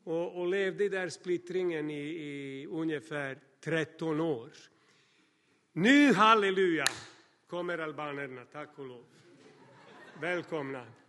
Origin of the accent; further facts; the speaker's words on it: Serbia; Swedish is a second language; now in Sweden; Därifrån flög jag till Serbien, var en dag hemma i min hemstad med mina bröder